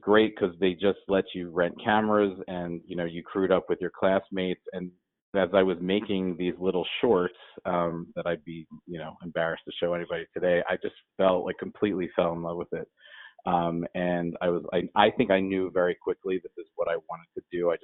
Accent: Pennsylvania, United States; I grew up outside Philadelphia.

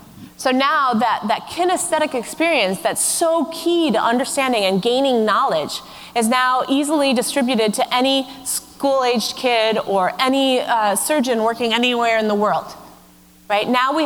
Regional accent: San Francisco, California, United States; Now, I'm from San Francisco. We have some, but they're really nothing compared to England roundabouts.

